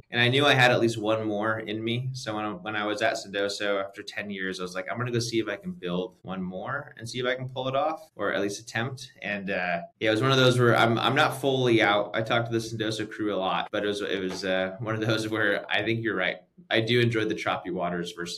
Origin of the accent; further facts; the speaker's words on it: California, United States; So I'm originally from California. I'm one of those who was born and raised here and just have never left.